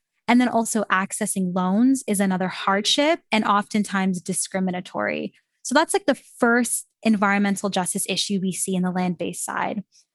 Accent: Canada; I'm from Canada, so I was sitting in Canada in my classroom

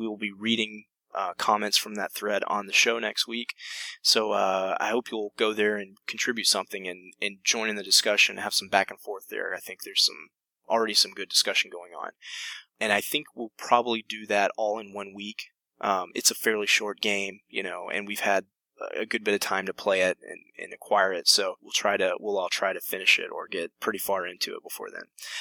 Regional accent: Alabama, United States; moved away as an adult; now in Colorado, United States; So yeah, I'm from Alabama, as most of you probably know, and lived there for 24 years. Actually, started to lose my accent while going to college in Alabama.

